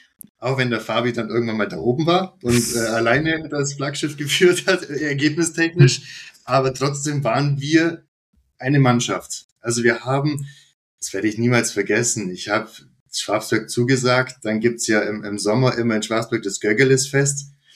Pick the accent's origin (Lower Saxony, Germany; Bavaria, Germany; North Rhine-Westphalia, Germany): Bavaria, Germany; Augsburg; den ich ja als Augsburger seit der Kindheit kenne